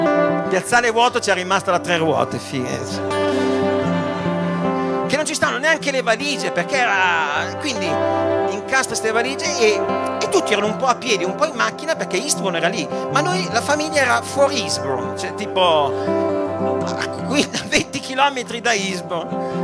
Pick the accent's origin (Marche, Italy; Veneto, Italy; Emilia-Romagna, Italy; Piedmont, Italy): Emilia-Romagna, Italy; Piacenza; Io sono di Piacenza, si espatriava, si andava in Val di Taro